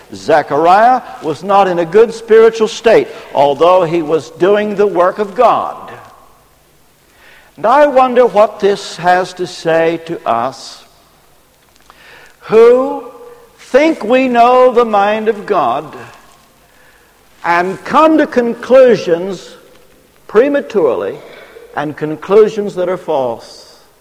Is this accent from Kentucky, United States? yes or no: yes; Ashland, Kentucky, United States; I come from the hills of Kentucky, and I was born and brought up in Ashland, Kentucky.